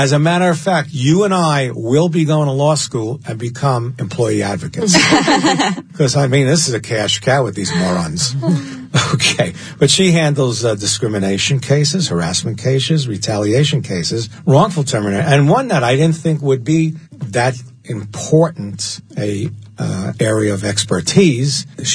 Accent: New York, United States; accent: New York; And she thought because of my New York accent, I'd be saying Brianna, but I don't.

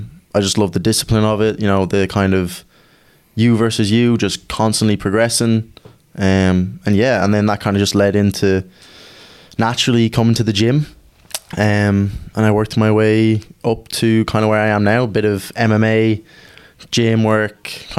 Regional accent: Ratoath, Leinster, Ireland; obviously. 21. I'm from Retoath originally. Living there a good while now.

